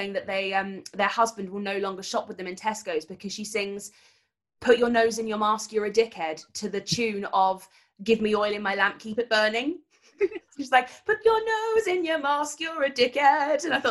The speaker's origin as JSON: {"language": "English", "country": "United Kingdom", "said": "No, I can't. I'm so British"}